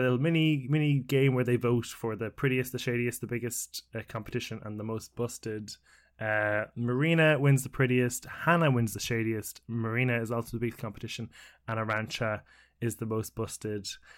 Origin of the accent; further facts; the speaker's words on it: Ireland; as an Irishman, I probably have a bias towards jumpers